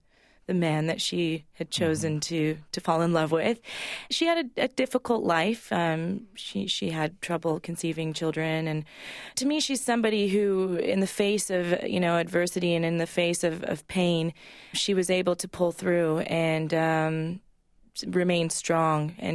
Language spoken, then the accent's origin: English; Canada; I didn't grow up on a farm myself, so I'm not sure exactly how much me being Canadian comes through in my music